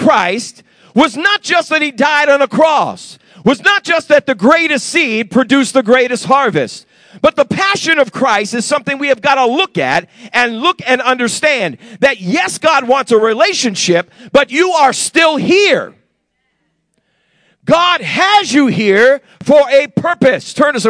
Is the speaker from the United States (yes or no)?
yes; New England, United States; Because I'm from New England and we've never had one of those, we never had those services.